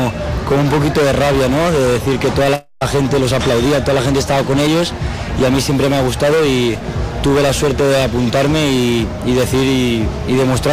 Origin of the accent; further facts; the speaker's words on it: Algemesí, Valencian Community, Spain; Bueno, pues a mí me viene de aquí, de Algemesí, de mi pueblo. Yo soy de aquí, de Algemesí.